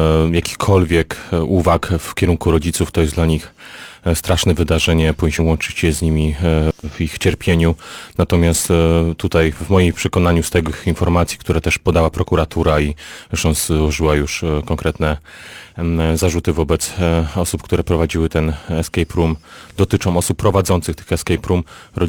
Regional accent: Pomeranian Voivodeship, Poland; tutaj to jest ta moja mała ojczyzna, więc siłą rzeczy są mi to najbliższe regiony tutaj Pomorza.

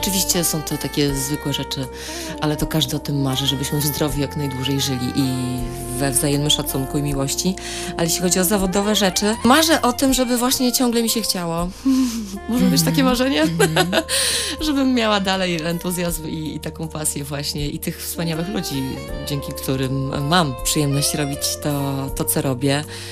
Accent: Połczyno, Pomeranian Voivodeship, Poland; najpierw odwiedzamy moją rodzinną wieś Połczyno i mój rodzinny dom.

